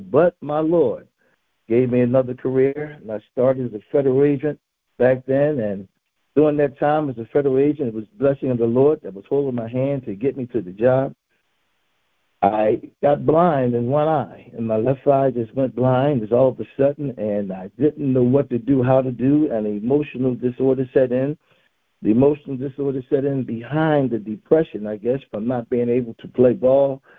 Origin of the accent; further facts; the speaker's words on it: Philadelphia, Pennsylvania, United States; For me, my brothers, it began growing up in North Philadelphia, right in the height of the internal gang wars that was going on